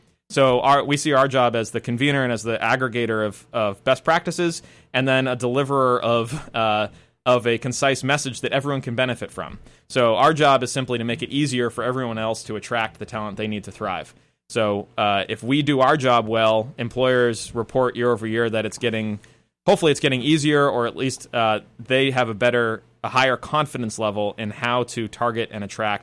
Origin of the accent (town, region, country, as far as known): Cumberland, Maine, United States; born or raised there